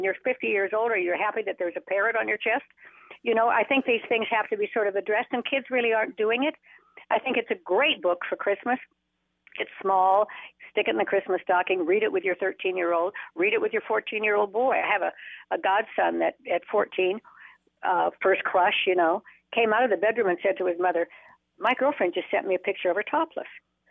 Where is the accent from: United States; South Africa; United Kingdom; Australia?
United States; Reno, Nevada; I was raised in Reno, Nevada, with prostitution and gambling and divorce by a mother who was a Marianne mother.